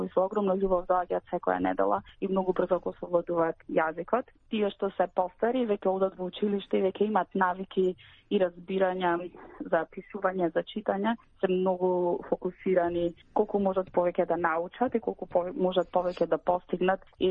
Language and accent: Macedonian; Bitola, Pelagonia, North Macedonia; Јас сум по потекло од Битола, значи сум битолченка. Во Македонија дипломирав на факултет